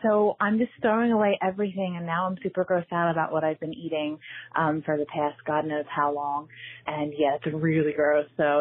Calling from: Lansdale, Pennsylvania, United States; I'm calling from Lansdale.

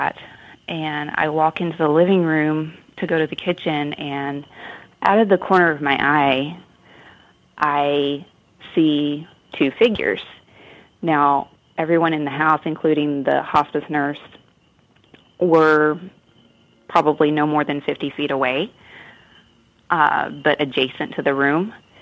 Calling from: Cumming, Georgia, United States; I'm calling from Cumming, Georgia.

